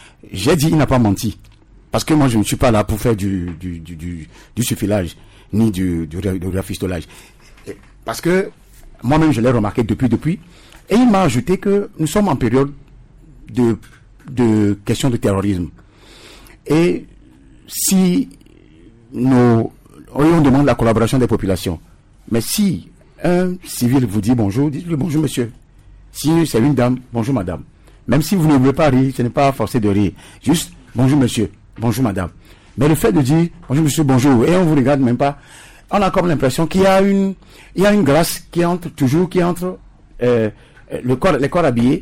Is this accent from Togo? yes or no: yes; Togo; Nous sommes tous des Togolais. Nous sommes tous des Togolais.